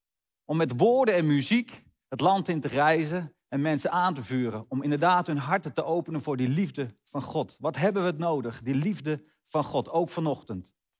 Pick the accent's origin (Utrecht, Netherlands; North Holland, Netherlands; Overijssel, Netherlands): Utrecht, Netherlands; Veenendaal; also born or lived in Hasselt; En voor mij is die vertrouwde omgeving Veenendaal. Ik ben geboren in Hasselt, boven Zwolle. Maar op een gegeven moment, op 1-jarige leeftijd, ben ik naar Veenendaal gekomen met mijn ouders. En dit is de plek waar ik me goed voel. Ik ken hier elke straat, ieder plein.